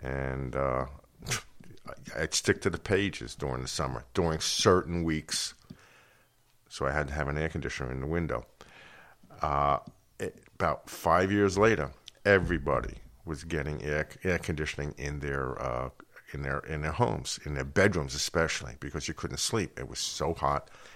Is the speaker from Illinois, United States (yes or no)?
no; Long Island, New York, United States; And I grew up on Long Island, and I came up here on vacations.